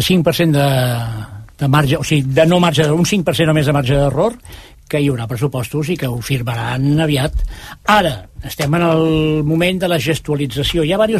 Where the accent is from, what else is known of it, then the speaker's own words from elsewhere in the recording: Catalonia, Spain; estem aquí com a catalans i també com a espanyols